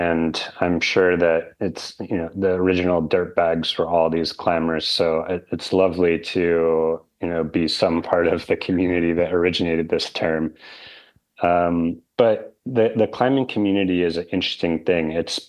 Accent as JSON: {"language": "English", "region": "New England", "country": "United States", "tie": "born or raised there", "said": "I grew up in part in New England in September and October when the leaves change"}